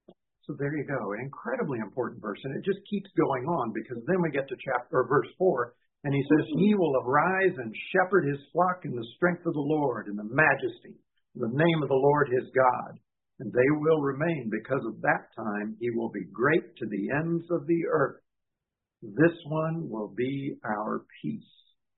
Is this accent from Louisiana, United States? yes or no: no; Asheville, North Carolina, United States; born there; I was born in Asheville, but I live in Grove and whatever I do. And Chandler.